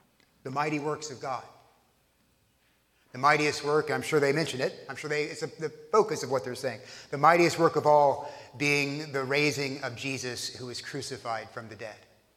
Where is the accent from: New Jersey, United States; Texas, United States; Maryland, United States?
Texas, United States; I'm from Texas, I'll use the East Texan accent.